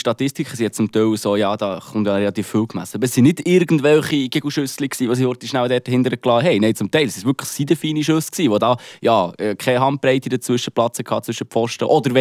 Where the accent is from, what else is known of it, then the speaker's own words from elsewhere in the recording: Freiburg, Baden-Württemberg, Germany; Aber eben, was sagen wir als Freiburger schon?